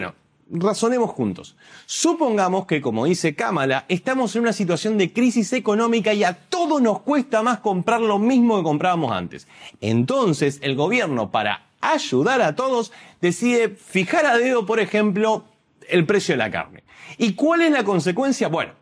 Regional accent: Argentina; te voy a contar cuáles fueron las consecuencias en mi país, Argentina, del control de precios

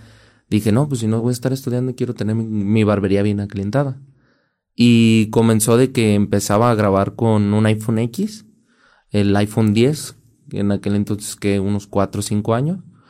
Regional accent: Zapotlanejo, Jalisco, Mexico; Ey, soy de Zapotlanejo, Jalisco.

